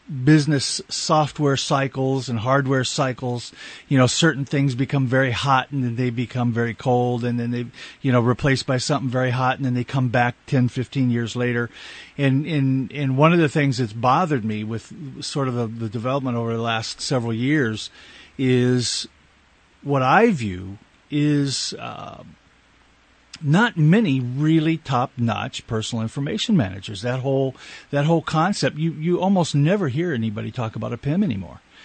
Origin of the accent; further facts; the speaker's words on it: Canada; accent: Canadian; Sometimes my Canadian accent comes back in it.